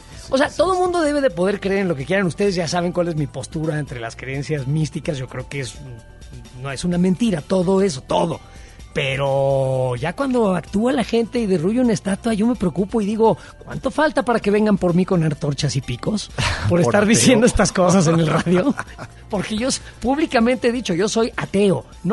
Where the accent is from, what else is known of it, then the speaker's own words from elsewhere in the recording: Mexico City, Mexico; Coyoacán, el sur de la ciudad, el Pedregal, de donde soy, tiene un olor característico, sobre todo cuando llueve. La roca volcánica que se calienta mucho porque es negra y el jardín donde yo crecí está cubierto por lava del xitle